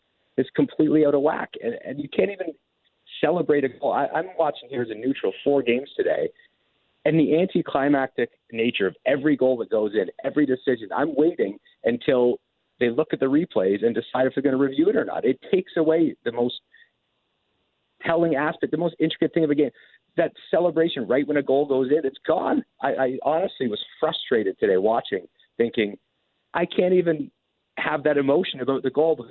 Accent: Canada; So it's just a little disconcerting as a Canadian soccer fan to think, could we be the ones to get screwed and not get an automatic bid for the first time ever?

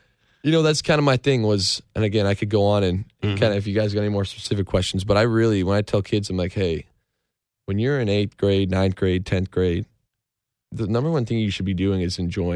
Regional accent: Canada; my dad was a big baseball player. He was a catcher in my hometown. You know, they won a bunch of Canadian championships back in the day.

